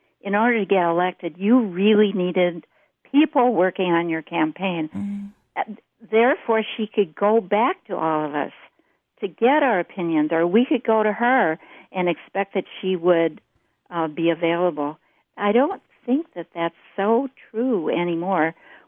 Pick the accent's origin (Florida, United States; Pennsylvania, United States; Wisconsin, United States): Wisconsin, United States; Menominee; a point of view that I never would have had growing up in Menominee, Wisconsin.